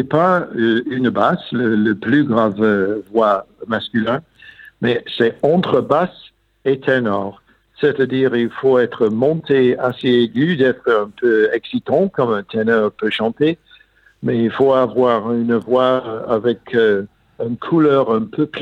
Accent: England, United Kingdom; French is a second language; now in France; Alors, moi, je suis un Anglais.

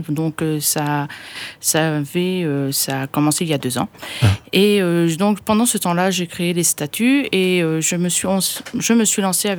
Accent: Sainte-Croix, Occitanie, France; Moi je suis de Sainte-Croix

